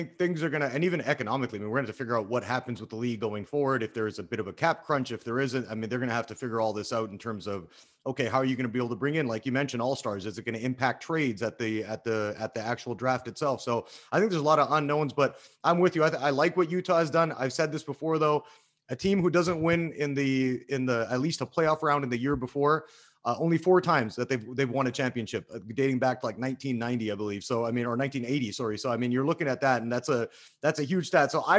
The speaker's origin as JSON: {"language": "English", "region": "British Columbia", "country": "Canada", "said": "I'm from the West Coast of Canada."}